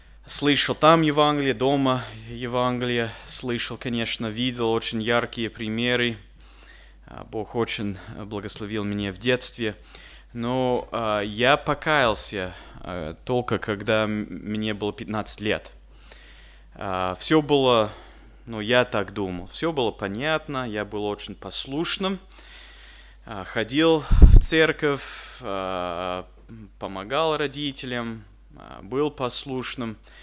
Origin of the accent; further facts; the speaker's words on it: Canada; Russian is a second language; Немецкая фамилия. Я сам вырос в Канаде. Я вырос в очень хорошей, крепкой христианской семьи.